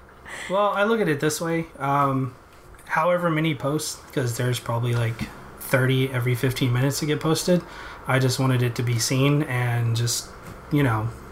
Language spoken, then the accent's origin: English; Taylor, United States; you live in my hometown where I grew up and graduated high school.